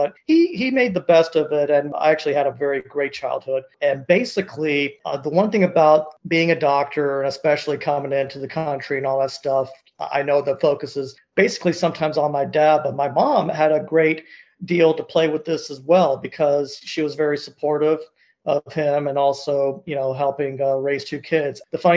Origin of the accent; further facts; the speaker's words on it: Georgia, United States; And I was born in 1980. I grew up in Southeast Georgia, and that's where the predominant amount of my childhood was spent.